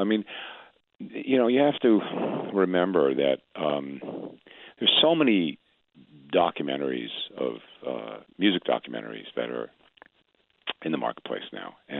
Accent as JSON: {"language": "English", "region": "New York", "country": "United States", "tie": "born or raised there", "lives_now": "California, United States", "said": "You know, that I grew up in New York, I played in a concrete park"}